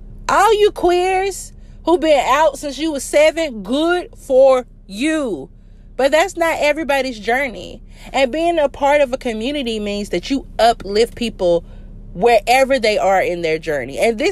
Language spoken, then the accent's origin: English; the South, United States; I'm from the South. I was raised Catholic.